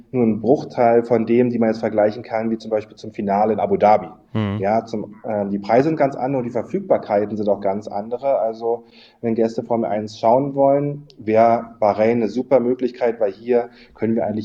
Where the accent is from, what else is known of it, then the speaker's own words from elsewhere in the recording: Germany; Aber und wir als Deutsche, wir sind ja gerne bereit, neue Sachen zu erkunden und finden es ja auch immer super spannend.